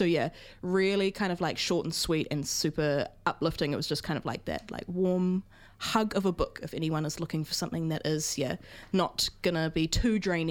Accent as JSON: {"language": "English", "region": "Auckland", "country": "New Zealand", "tie": "born or raised there", "said": "Like, I didn't grow up rurally at all. I grew up in Auckland"}